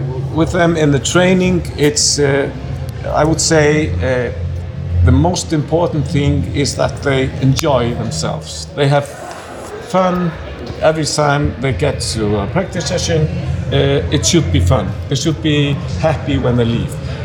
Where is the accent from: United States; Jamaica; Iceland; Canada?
Iceland; English is a second language; I am from Iceland and I'm a coach on this tournament.